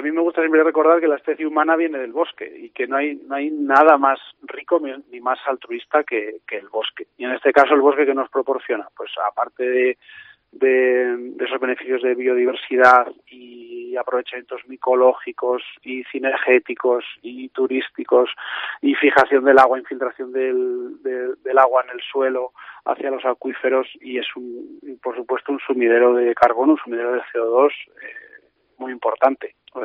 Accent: León, Castile and León, Spain; ya sabéis que soy de León

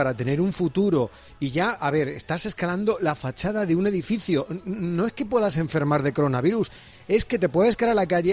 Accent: Madrid, Community of Madrid, Spain; digo nuestra porque yo soy de Madrid, nuestra querida presidenta de la comunidad.

